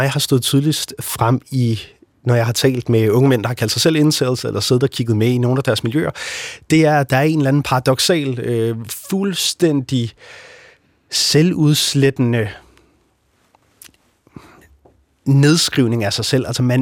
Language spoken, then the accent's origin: Danish; Jutland, Denmark; Jeg er jo fra Jylland